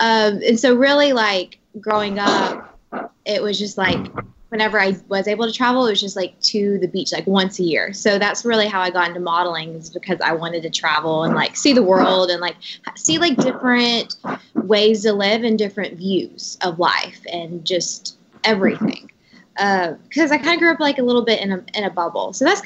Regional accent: Knoxville, Tennessee, United States; So I grew up like in Knoxville, like it's definitely more like a smaller town.

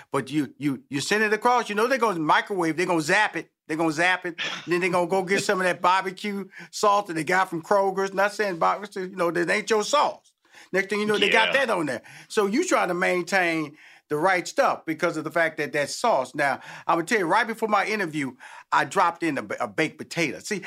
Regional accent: Houston, Texas, United States; Well, first of all, I'm amazed that, because I'm from Houston, Texas.

